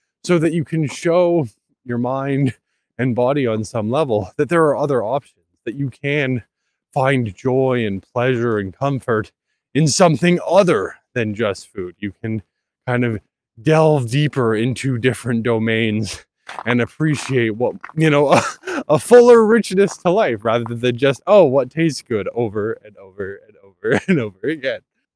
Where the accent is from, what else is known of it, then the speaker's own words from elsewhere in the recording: Canada; For those of you who may not be aware, I am Canadian.